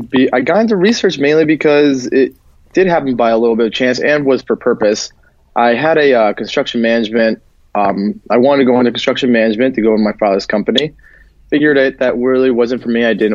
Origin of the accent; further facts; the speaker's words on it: Stamford, Connecticut, United States; now in San Diego, United States; So I'm from Stamford, Connecticut. I just moved out here to San Diego since June.